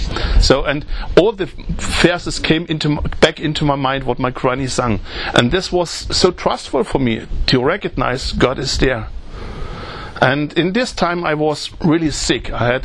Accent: East Germany, Germany; English is a second language; significant moment for me, that I recognized, hey, I grew up in the east part of Germany.

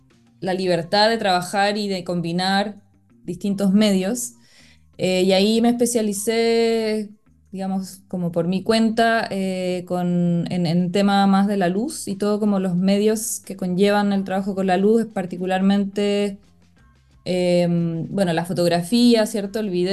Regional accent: Santiago Metropolitan Region, Chile; yo vengo, o sea, crecí cerca de Santiago en el campo. Siento que eso marca mucho como mi sensibilidad y mi relación un poco con la naturaleza.

